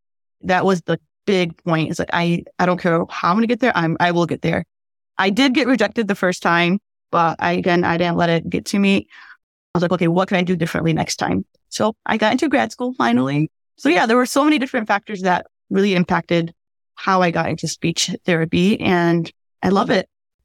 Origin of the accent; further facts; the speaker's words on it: Ann Arbor, Michigan, United States; I am from Ann Arbor, Michigan